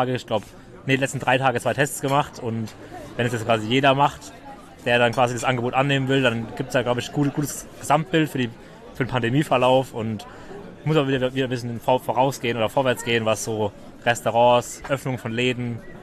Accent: Weinheim, Baden-Württemberg, Germany; aus Weinheim.

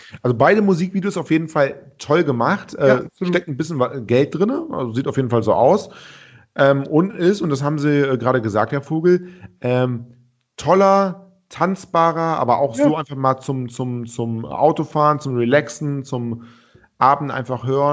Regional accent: Cologne, North Rhine-Westphalia, Germany; Ich bin ja auch aus Köln und nicht aus Düsseldorf.

